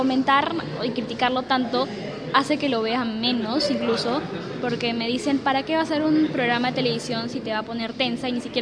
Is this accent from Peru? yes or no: yes; Peru; es importante para como peruana